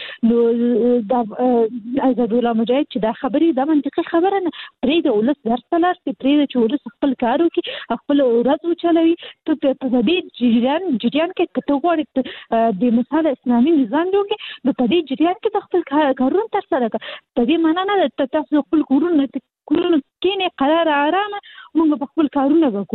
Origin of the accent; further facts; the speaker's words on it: Kabul, Afghanistan; زه اصلي د کابل یم